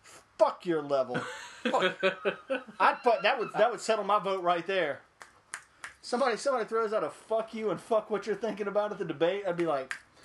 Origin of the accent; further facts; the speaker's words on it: United States; No, I have to be Wagyu, because I'm American.